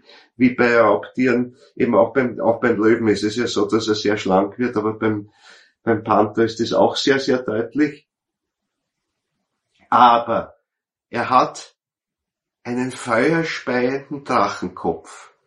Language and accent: German; Austria; Ja, da brauchen wir als Österreicher nicht weit gehen